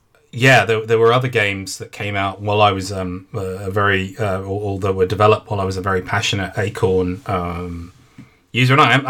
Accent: United Kingdom; So it's very difficult for me to disconnect myself, especially as a Brit, but either way.

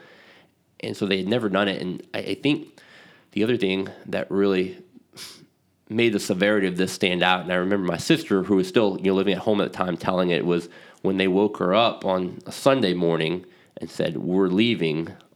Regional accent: New Orleans, Louisiana, United States; I grew up in New Orleans and was listening to a lot of coverage of the local New Orleans mega radio station, 870 AM

